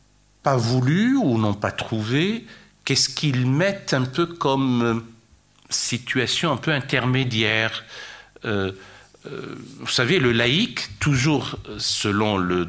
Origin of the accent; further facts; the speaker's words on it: France; Et même chez nous, en France, avec nos propres concitoyens